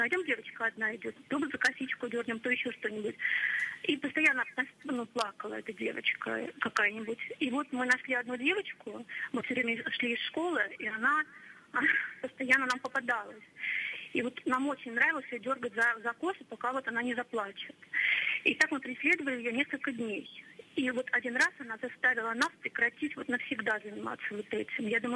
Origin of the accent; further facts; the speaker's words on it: Bryansk, Bryansk Oblast, Russia; я из Брянска.